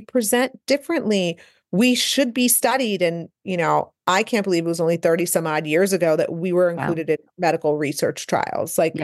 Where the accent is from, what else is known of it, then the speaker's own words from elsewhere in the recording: Cleveland, Ohio, United States; But we grew up in Cleveland, Ohio, which is, you know, the mecca of cardiology.